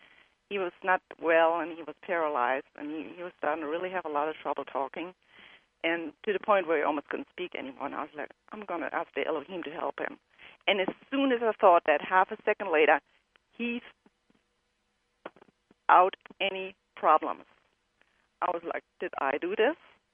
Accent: Germany; moved away as an adult; now in Baton Rouge, United States; Yes, I'm originally from Germany. But I've been here for over 30 years.

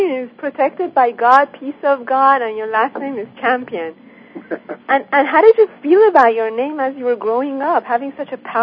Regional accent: Iran; even though I'm from Iran, just like you.

